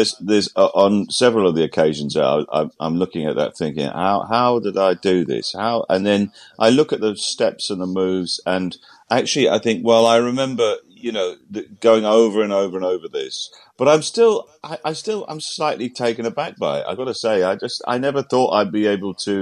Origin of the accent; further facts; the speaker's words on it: Keynsham, South West England, United Kingdom; there was actually a dance school across the road from where I grew up in the West Country, in a little town called Keynsham.